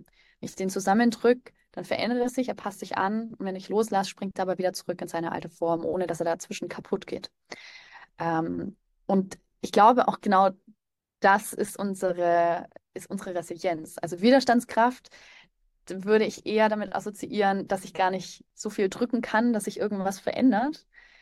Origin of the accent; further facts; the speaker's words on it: Nuremberg, Bavaria, Germany; also ich komme eigentlich aus Nürnberg, habe in Nürnberg recht schlechte Erfahrungen gemacht im Krankenhaus